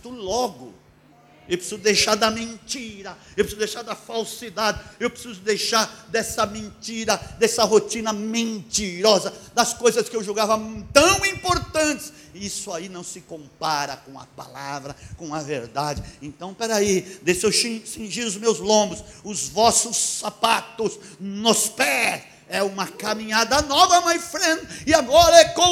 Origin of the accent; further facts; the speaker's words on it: Brazil; now in Portugal; Portugal, nunca se ouviu falar de tanta crise que está em Portugal, mas eu vim aqui, lá do Brasil, para dizer para você, chegou a tua hora, querido.